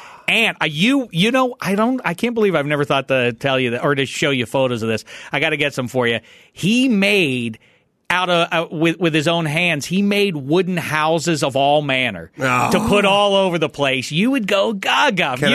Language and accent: English; Pittsburgh, Pennsylvania, United States; No, I said I'm from Pittsburgh, Western Pennsylvania area